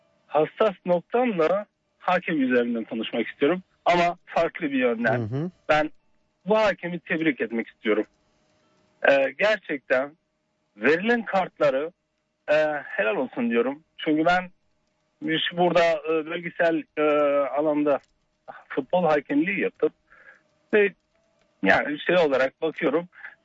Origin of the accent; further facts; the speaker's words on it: Nevşehir, Turkey; now in Strasbourg, France; Fransa'dan arıyorum. Sizinle daha önce görüşme şansım olmuştu. Strasbourg şehrinden. Ben Nevşehirliyim.